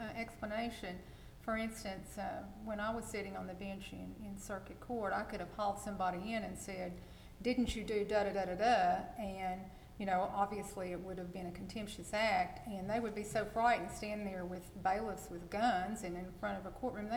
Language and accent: English; Virginia, United States; You know, I'm from Southwest Virginia, so I'm going to butcher it.